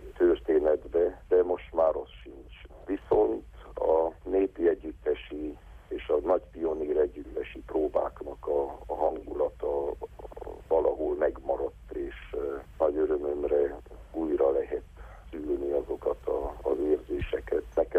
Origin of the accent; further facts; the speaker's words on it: Transylvania, Romania; Nagy dolog az, hogy erdélyi, romániai magyarként tudjuk Magyarországon is képviselni az ügyünket.